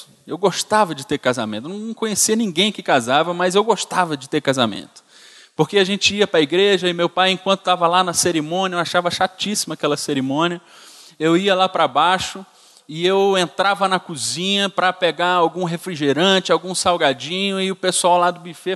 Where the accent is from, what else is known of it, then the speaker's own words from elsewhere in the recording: Recife, Pernambuco, Brazil; Eu lembro, quando eu era pequeno, meu pai era pastor lá em Recife, nasci em Recife